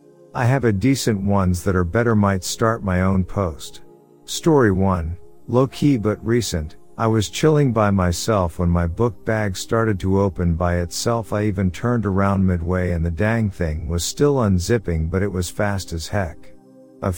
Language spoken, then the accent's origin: English; Michigan, United States; I'm from Michigan. What more, I'm from a small town where there are still dirt roads and plenty of small and large forested areas.